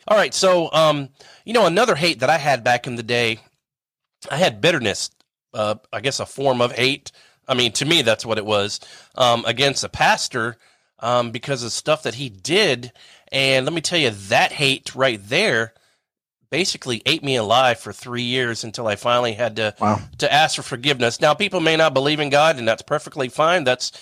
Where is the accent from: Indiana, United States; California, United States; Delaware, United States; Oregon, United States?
Delaware, United States; And so they lived in Florida, and I was from Delaware. I was the Union